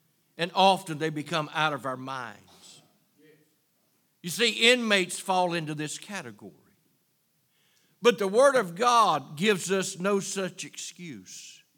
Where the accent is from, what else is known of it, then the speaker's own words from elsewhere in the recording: Virginia, United States; Yes, I'm from Virginia. I'm from the South, but may I say, I love California.